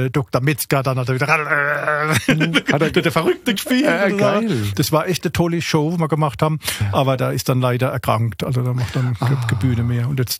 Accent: Schifferstadt, Rhineland-Palatinate, Germany; accent: Schifferstadt dialect; mit meinem Schieferstadter Dialekt, Straßendialekt, das kann Auswärtige, verstehe das nicht.

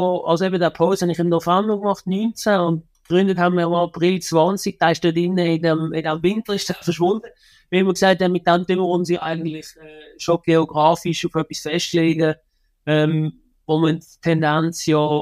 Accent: Switzerland; wenn jemand bei uns in der Schweiz sagt, ich bin ehrgeizig, dann machen alle

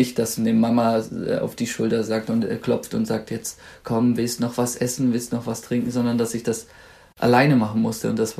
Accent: Baden-Württemberg, Germany; ich komme aus dem Schwabenland und da hat man ja gern so kleine Zischlaute wie Kensch, Weisch, Hasch

